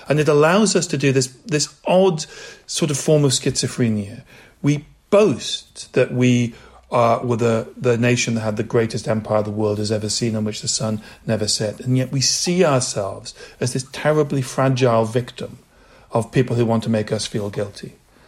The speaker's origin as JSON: {"language": "English", "town": "Ijebu-Ode", "region": "Ogun", "country": "Nigeria", "said": "Now, I'm Nigerian, so the world of the Atlantic slave trade affected Nigeria. I'm from a town called Ijebu-Ode in Ogun State, and there are people from that town who are recorded as being enslaved"}